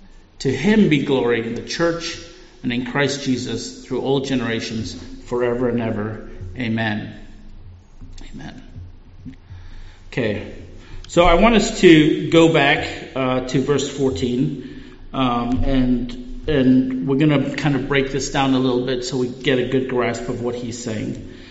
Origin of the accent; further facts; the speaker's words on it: South Africa; I'm from South Africa, so I'm going to teach you a little cultural lesson here.